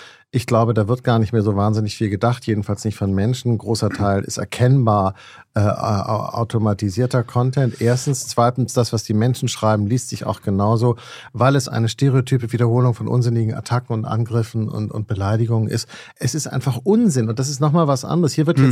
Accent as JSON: {"language": "German", "region": "Hamburg", "country": "Germany", "said": "In Hamburg, wo ich herkomme, egal."}